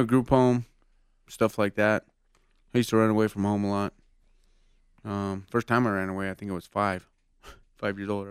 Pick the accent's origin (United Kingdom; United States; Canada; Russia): United States; Albuquerque, New Mexico; born there; I was born in Albuquerque, New Mexico in 1980.